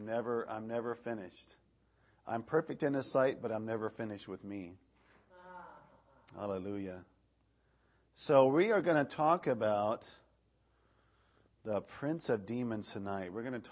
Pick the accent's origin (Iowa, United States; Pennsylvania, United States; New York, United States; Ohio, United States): Iowa, United States; I'm from Iowa. Hold the applause. Hold the applause. I don't know. I don't think I'm really a true Iowan, I guess, or Iowegian or whatever they call us there.